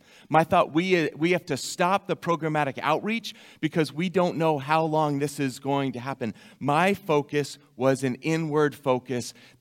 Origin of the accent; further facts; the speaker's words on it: Massachusetts, United States; And I grew up in Massachusetts. I grew up knowing what a nor'easter was.